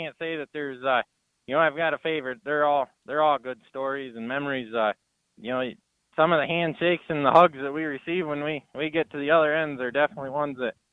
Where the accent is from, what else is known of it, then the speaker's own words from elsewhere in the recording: Imlay City, Michigan, United States; So home base for us is eastern side of Michigan, where I'm from a little town called Emily City here. We're about an hour and a half kind of north of Detroit.